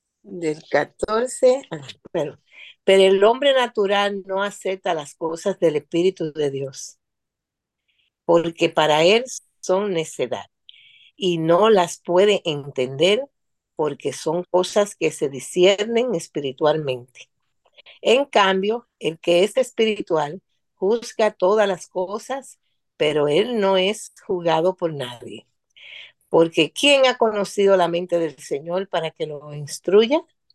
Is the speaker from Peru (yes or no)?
no; Dominican Republic; moved away; yo vengo de Dominicana, que estoy acostumbrada a que el diezmo